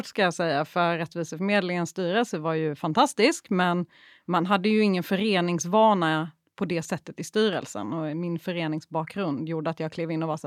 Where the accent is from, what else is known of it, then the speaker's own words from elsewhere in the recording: Småland, Sweden; accent: Småland dialect; Men det sjuka var att han hörde min småländska.